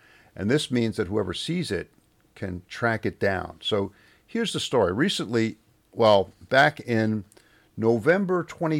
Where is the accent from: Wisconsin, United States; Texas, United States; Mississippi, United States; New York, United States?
New York, United States; accent: New York; You could hear my New York accent, which was still quite strong in 1976.